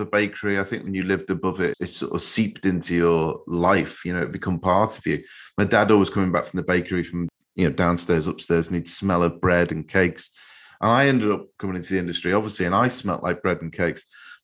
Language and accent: English; Liverpool, North West England, United Kingdom; And where I grew up in Liverpool, in our chip shops, our fish and chip shops, you used to get